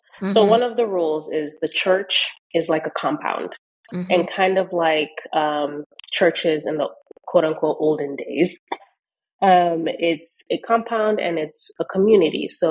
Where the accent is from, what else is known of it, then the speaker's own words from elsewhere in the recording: Nigeria; And I grew up in a pretty religious family. And so I'm Nigerian by birth and nationality, a proud Nigerian.